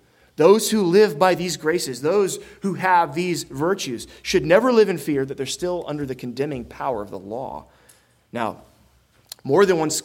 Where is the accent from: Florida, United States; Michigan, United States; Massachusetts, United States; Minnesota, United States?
Florida, United States; I grew up in Florida. I grew up in the part of Florida where we don't have oranges.